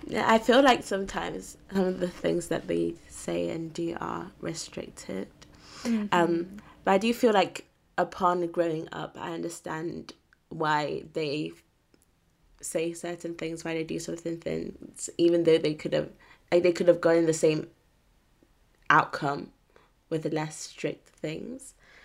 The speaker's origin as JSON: {"language": "English", "country": "Nigeria", "tie": "born there", "said": "I was born in Nigeria. My parents were like fully born in Nigeria."}